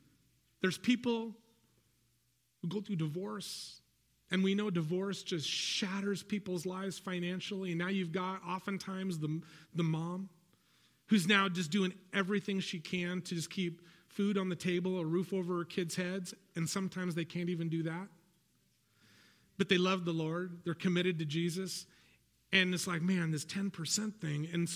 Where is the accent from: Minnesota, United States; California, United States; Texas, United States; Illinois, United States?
California, United States; San Fernando Valley; Listen, when I was a kid, growing up in the San Fernando Valley, I had to do chores.